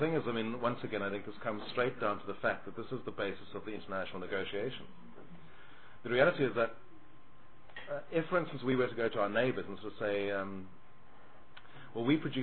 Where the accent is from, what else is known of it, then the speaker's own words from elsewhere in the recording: South Africa; I think we've acknowledged this as a South African nation